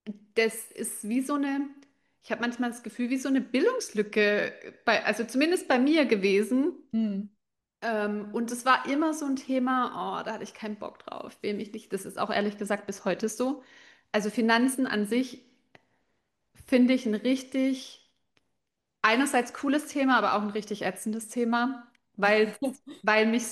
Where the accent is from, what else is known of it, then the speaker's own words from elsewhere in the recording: Baden-Württemberg, Germany; wie man bei uns im Schwabenland sagt